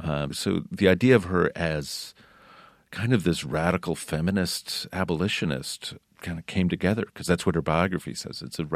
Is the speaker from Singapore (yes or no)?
no; Town Line, New York, United States; growing up in Town Line, I always felt like it was the middle of nowhere. But suddenly I found out that there was this deep, rich history of the place I had grown up.